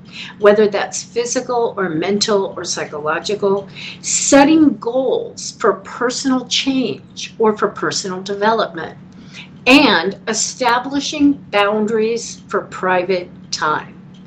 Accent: Denver, Colorado, United States; because I was from Denver, but I'd been gone for 5 years.

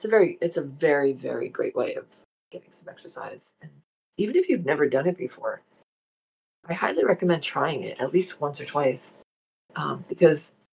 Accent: New Jersey, United States; accent: Jersey; And yes, my Jersey accent is coming through this morning, loud and clear.

